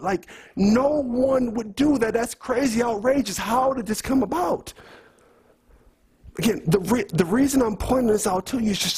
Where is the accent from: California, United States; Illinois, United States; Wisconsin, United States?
California, United States; Oakland; I'm from Oakland.